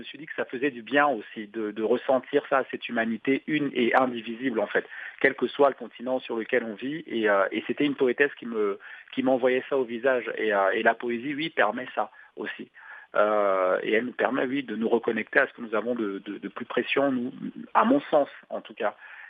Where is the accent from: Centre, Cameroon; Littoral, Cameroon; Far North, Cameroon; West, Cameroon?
Littoral, Cameroon; Douala; j'ai eu l'impression qu'elle parlait de Douala, ma ville natale, et qu'elle parlait d'habitants de Douala.